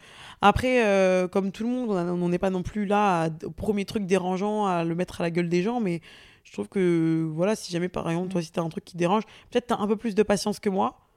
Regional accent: Paris, Île-de-France, France; on a grandi, enfin, on vit à Paris.

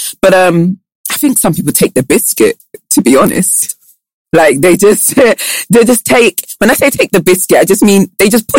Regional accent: Jamaica; now in Nigeria; I've already said I grew up in Jamaica, and that includes men as well. I hadn't dated a Nigerian before I got to Nigeria.

